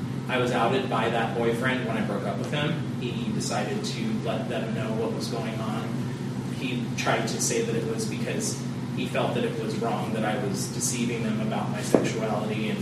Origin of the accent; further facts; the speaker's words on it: Orange County, California, United States; I'm from Orange County, but I spend a lot of time down here.